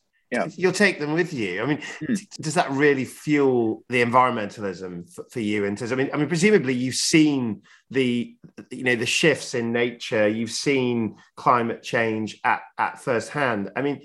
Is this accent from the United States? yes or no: no; Yorkshire and the Humber, United Kingdom; Well, as a Yorkshireman, I can tell you that being the northernmost human being is a great accolade for you